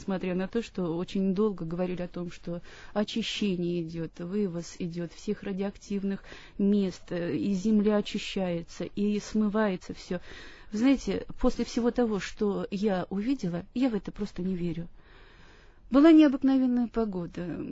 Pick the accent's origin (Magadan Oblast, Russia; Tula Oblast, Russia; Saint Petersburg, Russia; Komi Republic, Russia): Tula Oblast, Russia; Uzlovaya; Я из Тульской области, город Узловая.